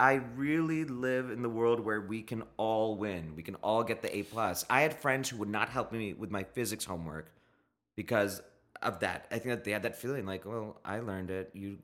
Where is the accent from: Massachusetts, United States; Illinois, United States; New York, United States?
Illinois, United States; Chicago; I'm from Chicago, so I was odd because I was both a Cubs and a Sox fan.